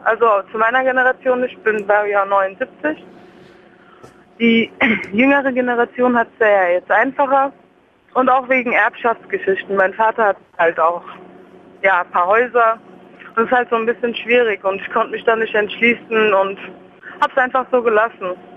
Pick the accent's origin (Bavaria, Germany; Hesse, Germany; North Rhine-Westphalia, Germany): Hesse, Germany; Frankfurt am Main; born there; Ich bin in Frankfurt am Main geboren.